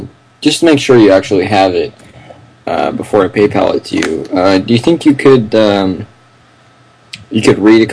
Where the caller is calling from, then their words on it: Las Vegas, Nevada, United States; I'm actually calling from Las Vegas.